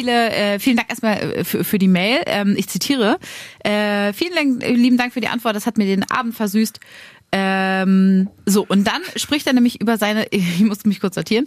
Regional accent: Braunschweig, Lower Saxony, Germany; Nein, Braunschweig ist die schönste Stadt. Ja, da kann ich leider nicht d'accord gehen, weil es ja meine Heimat ist.

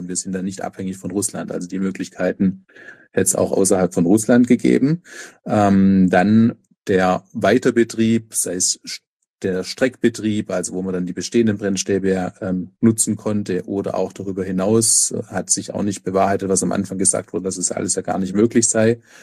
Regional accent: Baden-Württemberg, Germany; jetzt liegt Neckar-Westheim in Baden-Württemberg ganz in der Nähe meiner Heimat.

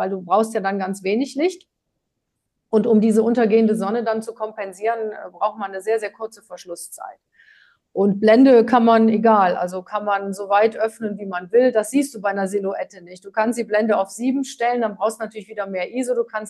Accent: Cologne, North Rhine-Westphalia, Germany; born there; Ich bin ja in Köln geboren

